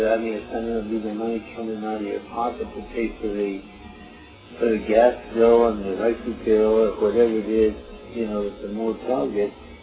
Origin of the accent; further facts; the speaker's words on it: Aztec, New Mexico, United States; I come from Aztec, and there's some Yankee in my blood